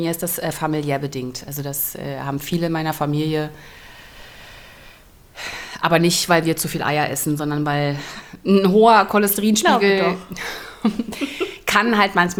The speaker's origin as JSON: {"language": "German", "country": "Germany", "said": "Naja, ich komme ja aus der DDR."}